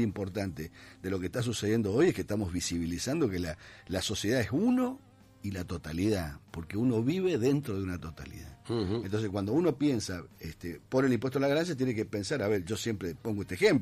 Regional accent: Argentina; somos todos argentinos. Y los argentinos generamos plata

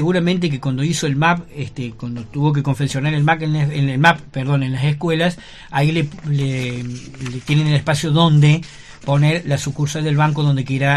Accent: Río Tercero, Córdoba, Argentina; Bueno, como es de mi pueblo, le vamos a dar plata.

